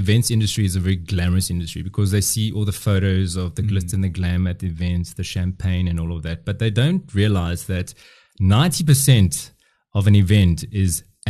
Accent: Bloemfontein, Free State, South Africa; born there; I was born in Bloemfontein, you know

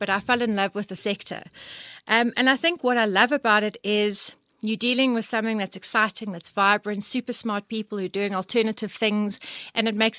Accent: Johannesburg, Gauteng, South Africa; I'm a Joburg all through and through. And I love Joburg.

